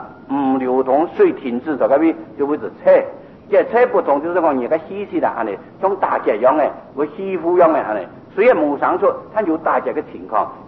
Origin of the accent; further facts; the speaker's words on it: Taiwan; 毕竟我们台湾人养家挺多